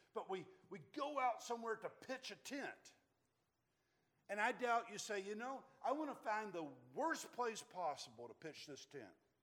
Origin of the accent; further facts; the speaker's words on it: Alabama, United States; I grew up in Alabama, and there's a lot of places to pitch tents, but I didn't do a lot of camping early on.